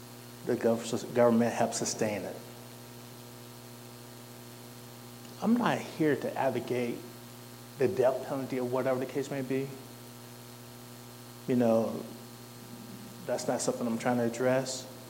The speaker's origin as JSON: {"language": "English", "country": "United States", "tie": "born or raised there", "said": "I know we grew up in the American school system, so we had this perception that, like, everything was great."}